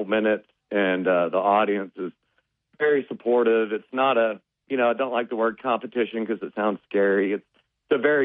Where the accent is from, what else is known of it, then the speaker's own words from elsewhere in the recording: Little Rock, Arkansas, United States; So I'm from Little Rock